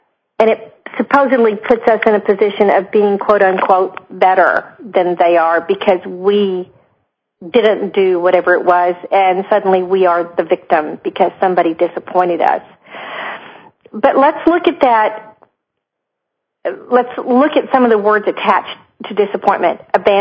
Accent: Texas, United States; The bluebonnets in Texas, and I'm from Central Texas, the bluebonnets in Texas usually bloom around Easter

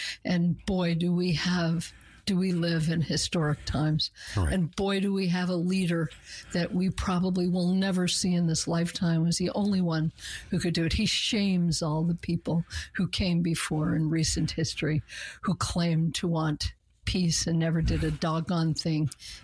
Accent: United States; You know, I'm an American Jew. I don't profess to know what Israelis are feeling and thinking.

